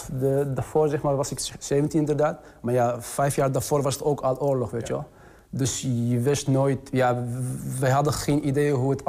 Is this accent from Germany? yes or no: no; Syria; now in Netherlands; Ik ben 2015 uit Syrië gevlucht.